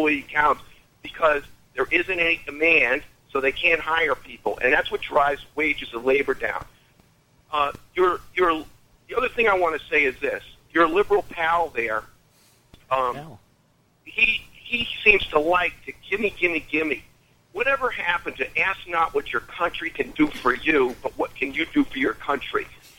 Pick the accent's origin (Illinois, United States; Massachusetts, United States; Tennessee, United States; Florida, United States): Massachusetts, United States; I come from the People's Republic of Massachusetts, where they basically bankrupted everything in sight.